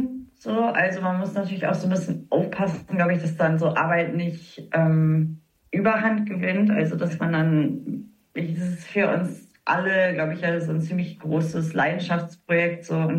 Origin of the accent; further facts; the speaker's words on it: West Coast, United States; weil ich komme aus der Westküste von den USA so und ich bin da auch so viel mit so Musik aus den 90ern aufgewachsen